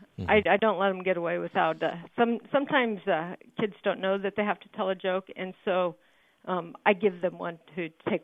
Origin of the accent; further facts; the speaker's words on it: Des Moines, Iowa, United States; Yeah, I grew up in Des Moines, so I always thought everyone did this.